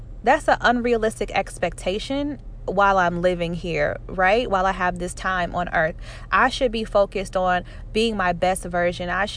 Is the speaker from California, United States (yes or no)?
no; Nashville, Tennessee, United States; my hometown, my home city of Nashville just had a drastic tornado to come through